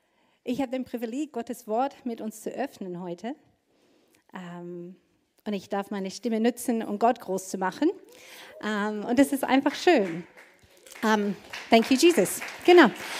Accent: Australia; German is a second language; Wenn ich mein Heimatland Australien anschaue

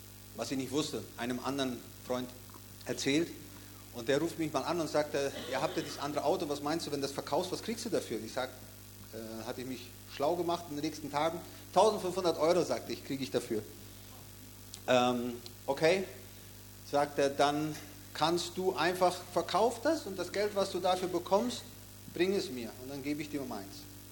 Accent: Paraguay; moved away; Wir kommen ursprünglich auch aus Paraguay

